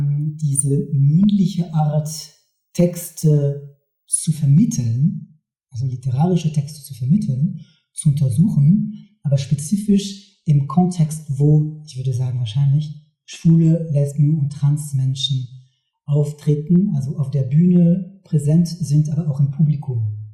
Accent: France; German is a second language; moved away as an adult; now in Berlin, Germany; Ich bin in Frankreich geboren und dort aufgewachsen. Und als ich 20 war ungefähr, bin ich nach Deutschland gezogen.

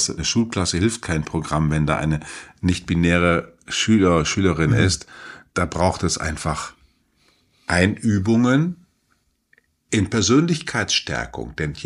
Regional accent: North Rhine-Westphalia, Germany; für mich als gewohnter Münsterländer

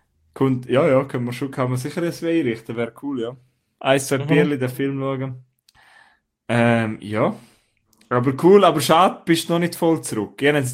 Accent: Switzerland; wir sind ja beide Schweizer.

